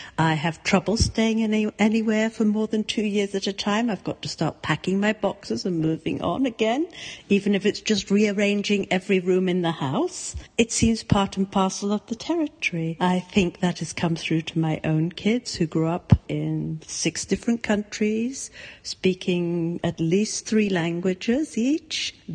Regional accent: Hong Kong; also born or lived in South Africa / Netherlands / England; I was born in Hong Kong and grew up mainly in Hong Kong, but also had periods in South Africa and Holland and briefly in England, which, although is my passport country, Britain, that is, doesn't feel like home

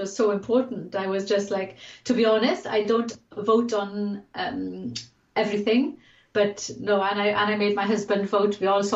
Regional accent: Wales, United Kingdom; And the fact that I'm Welsh is kind of quite important, because I'm not from the valleys in Wales, but the more deprived valleys in Wales. Anyway, I'm from a valley, but not the valleys, as it were.

